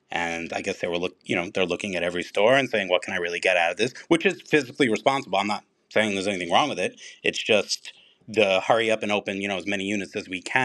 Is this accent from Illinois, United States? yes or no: no; New York, United States; And I'm from New York, and I'm ashamed of it.